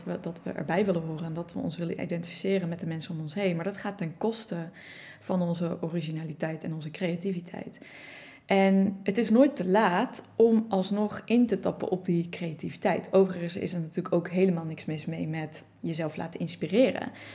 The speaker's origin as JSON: {"language": "Dutch", "region": "North Brabant", "country": "Netherlands", "also_born_or_lived": "Amsterdam", "accent": "Brabant", "said": "Dus ik kom oorspronkelijk uit Brabant. Ik heb altijd een Brabants accent gehad. Daarna heb ik 10 jaar in Amsterdam gewoond. En mijn Brabants accent verdween weer een beetje. En ik ging weer wat meer ABN praten."}